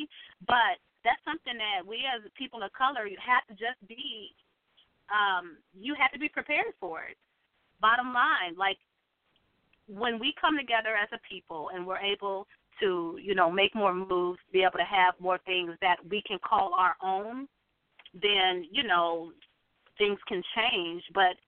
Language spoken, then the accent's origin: English; Ohio, United States; Because I'm from Ohio and live in Ohio.